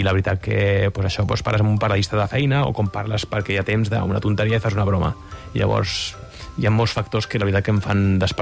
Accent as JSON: {"language": "Catalan", "town": "Barcelona", "region": "Catalonia", "country": "Spain", "said": "No, jo sóc de Gràcia, veí de Gràcia."}